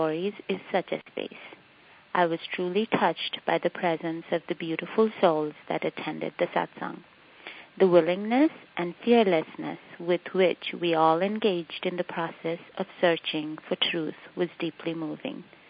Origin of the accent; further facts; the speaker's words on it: India; I grew up in India in a family that practices Hinduism